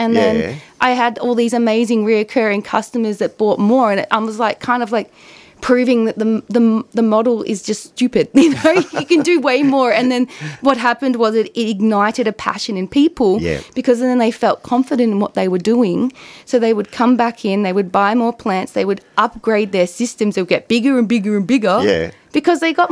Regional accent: Winnindoo, Victoria, Australia; So me and Adrian grew up in Gippsland. He was from Joongabby. I was from Winnandoo, which is near Rosedale.

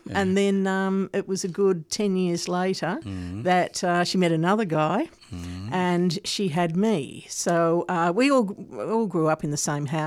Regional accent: Sydney, New South Wales, Australia; moved away as an adult; also born or lived in Brisbane; now in Melbourne, Australia; No, I lived in Brisbane for 18 months, but I grew up in Sydney and I left Sydney when I was about 19 and went to Brisbane for 2 years.

